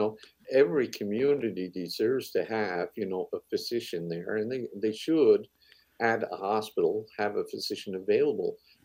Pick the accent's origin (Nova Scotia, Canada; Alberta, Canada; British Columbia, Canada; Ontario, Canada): Nova Scotia, Canada; I'm from Cape Breton